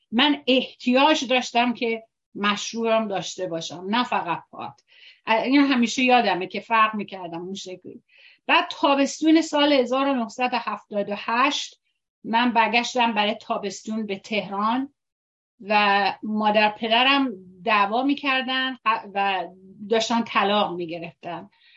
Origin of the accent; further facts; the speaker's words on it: Iran; born there; Persian is a second language; من در ایران به دنیا آمدم زمان شاه